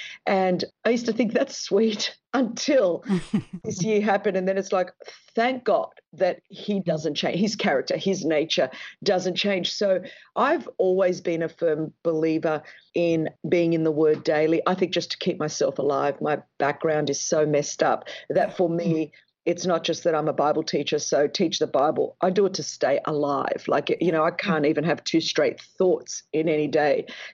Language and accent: English; Australia; Well, she came to Australia because, as you could tell by my accent, I speak the Queen's English because we're part of the colonies.